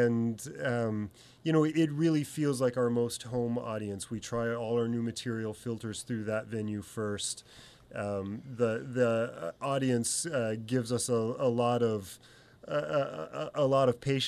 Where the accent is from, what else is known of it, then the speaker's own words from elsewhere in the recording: Post Falls, Idaho, United States; But it was three really fun nights and good to get to do it in my hometown.